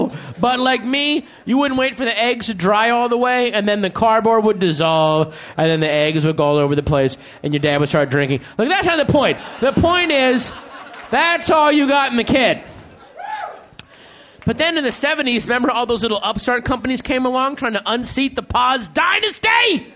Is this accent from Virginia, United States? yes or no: yes; Sterling, Virginia, United States; And he's from my hometown, Sterling, Virginia.